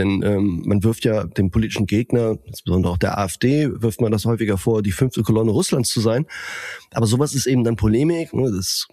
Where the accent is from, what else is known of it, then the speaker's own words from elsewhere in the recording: Itzehoe, Schleswig-Holstein, Germany; born there; zumal in meinem Geburtsort Itzehoe, tatsächlich ist das so